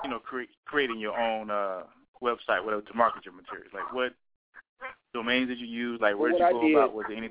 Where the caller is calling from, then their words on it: West Palm Beach, Florida, United States; man. I'm calling from West Palm Beach, man.